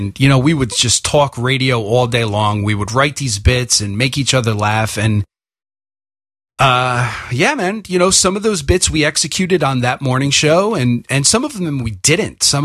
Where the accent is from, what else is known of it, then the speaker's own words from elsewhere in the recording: New York City, New York, United States; I definitely am, and I am a New Yorker through and through. You know, I was born and raised here, and I'll probably die here. You know, I'm a New York guy.